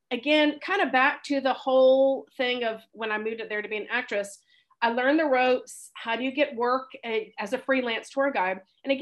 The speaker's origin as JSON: {"language": "English", "region": "the South", "country": "United States", "tie": "born or raised there", "said": "So I grew up in the South and went on mission trips growing up"}